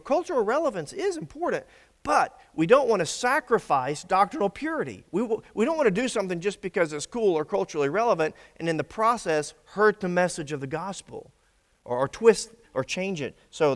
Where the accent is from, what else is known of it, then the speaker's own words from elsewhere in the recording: Griffin, Georgia, United States; I grew up in Griffin, and my church group used to come over here.